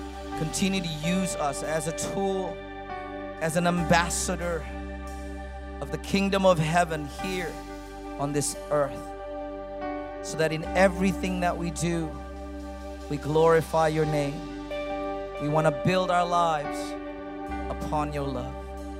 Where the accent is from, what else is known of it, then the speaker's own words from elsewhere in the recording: Jakarta, Indonesia; We are from Jakarta, Indonesia, from our church, Jakarta Praise Community Church. And we flew all the way here.